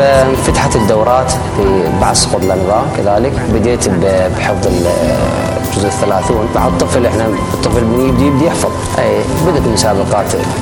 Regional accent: Iraq; وفقني الله إلى تمثيل بلدي العراق

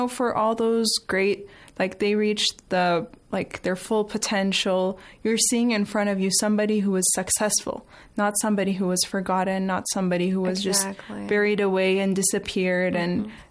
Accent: United States; Like as a kid, growing up in America, there were not a lot of graveyards near the place we lived.

